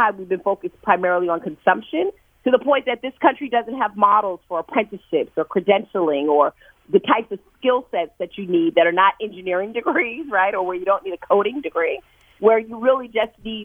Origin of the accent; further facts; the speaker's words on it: New York, United States; I'm from New York, California is sort of like its own country.